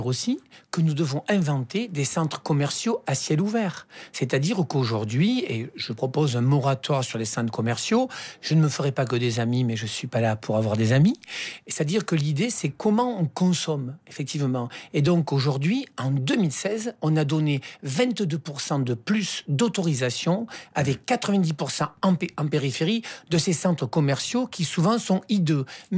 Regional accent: Montpellier, Occitanie, France; Je suis montpelliérain, quand je parle de Montpellier, je parle de la comédie.

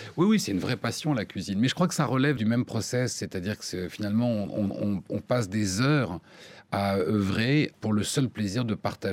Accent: France; moved away as an adult; J'ai quitté la France quand j'avais 22 ans. Que même dans mon travail, j'avais envie de voyager. Mais là, je me suis dit, mais voilà, Paris est tellement la plus belle ville du monde et mon pays est tellement le plus beau pays du monde.

